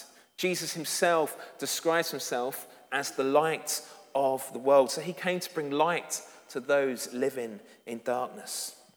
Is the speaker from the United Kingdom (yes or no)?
yes; England, United Kingdom; Just to use a very English phrase, I am English after all